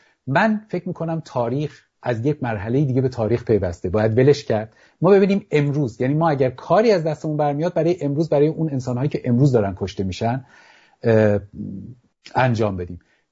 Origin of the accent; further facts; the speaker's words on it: Iran; به عنوان یک ایرانی، به عنوان انسان بشناسیمش